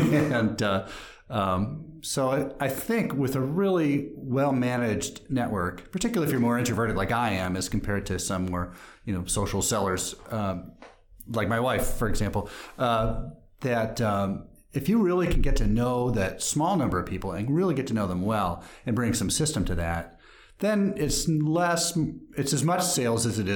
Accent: Madison, Wisconsin, United States; I should have done it back in my hometown, you know, years ago. So I started up an Inner Circle Group in Madison as well.

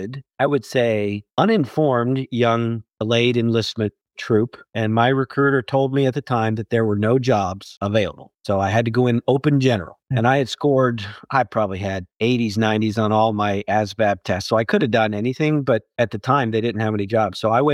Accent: Zelienople, Pennsylvania, United States; I am Pennsylvania native. I say I'm from Pittsburgh only because the town that I grew up in, about 30 miles north, is so small, people don't know where it is.

